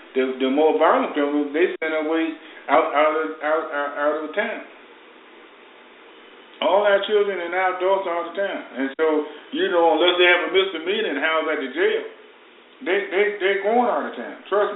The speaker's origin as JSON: {"language": "English", "town": "Washington", "region": "District of Columbia", "country": "United States", "said": "We're from Washington, D.C."}